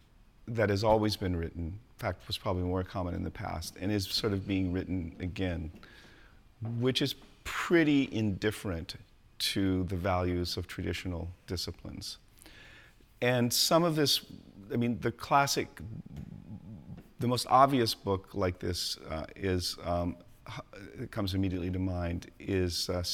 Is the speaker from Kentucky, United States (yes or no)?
no; California, United States; also born or lived in Colorado; growing up in California, living in Colorado, I could talk about, say, the Sierra Mountains